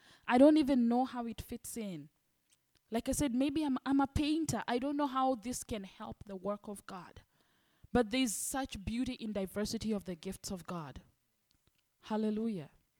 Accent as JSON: {"language": "English", "town": "Miami", "region": "Florida", "country": "United States", "said": "Excuse me, I come from Miami, so we switch back and forth in Spanish."}